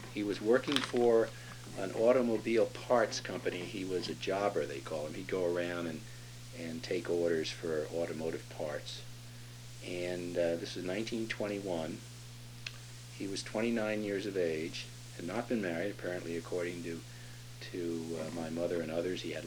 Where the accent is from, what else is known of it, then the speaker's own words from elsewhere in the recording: New Rochelle, New York, United States; also born or lived in Poughkeepsie; Shortly thereafter, we moved to New Rochelle, so really I was raised in New Rochelle. I think we moved to New Rochelle, New York, when I was about 3 years old.